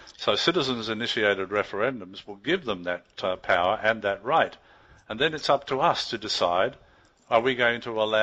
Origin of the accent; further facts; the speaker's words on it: Australia; voting as the Australian people in a referendum